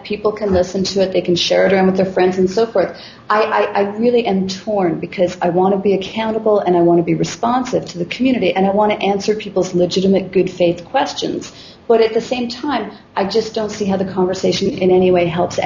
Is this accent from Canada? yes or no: yes; Canada; But yeah, I mean, I'm Canadian.